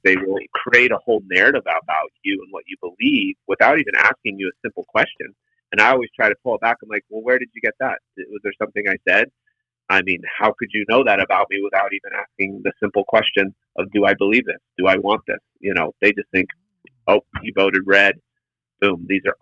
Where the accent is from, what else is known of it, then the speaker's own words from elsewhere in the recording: Canada; now in United States; because, you know, I came from Canada. And so I learned American politics from what the founding fathers wanted. And then when I came to America, I was like, gosh, you guys aren't really doing it the way it was set up.